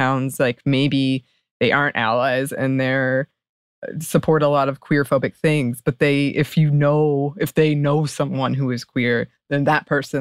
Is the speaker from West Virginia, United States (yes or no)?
yes; West Virginia, United States; And given that I'm from West Virginia, its Appalachian setting called to something inside of me.